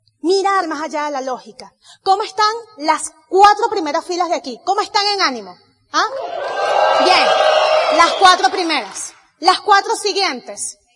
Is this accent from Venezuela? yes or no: yes; Venezuela; Yo no puedo ponerme a lamentar porque yo soy de Venezuela.